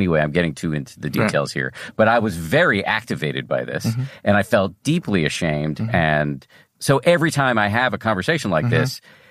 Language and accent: English; Newton, Massachusetts, United States; When I was 10 or something like that, I grew up in Newton, Massachusetts